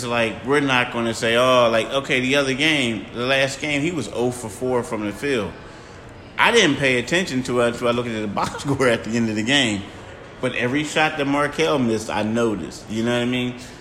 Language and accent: English; Philadelphia, United States; I live in South Jersey. You know, we're from the Philly area.